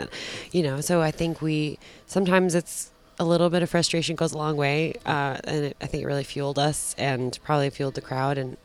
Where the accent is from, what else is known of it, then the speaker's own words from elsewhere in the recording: New York, United States; So we grew up in the Catskill Mountains in upstate New York.